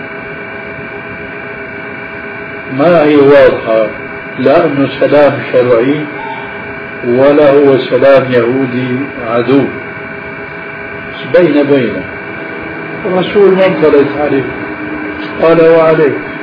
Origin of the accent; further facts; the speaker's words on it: Syria; فلذلك عندنا في سوريا إلى عهد قريب كانوا ينقلون